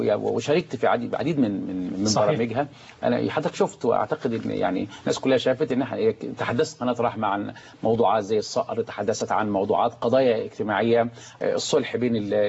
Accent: Tanta, Gharbia, Egypt; انا عندما اذهب الى قريتي في طنطا اجد اناسا كثيرين البسطاء تعلموا كل الدين

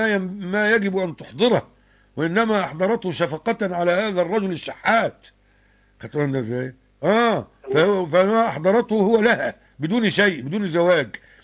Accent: Egypt; لا، صار عندنا في مصر الآن من باب الإلزام.

